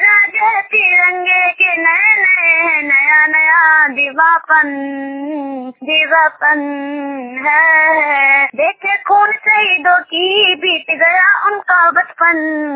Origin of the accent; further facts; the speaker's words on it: Saidpur, Bihar, India; मैं सैदपुर की रहने वाली हूँ, पंचायत नौसा, थाना अहमद, जिला नालंदा।